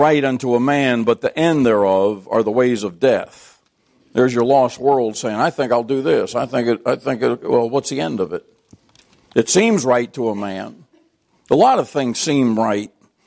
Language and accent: English; United States; born there; I'm glad I was born in America. I'm not proud of being an American. I'm thankful I am.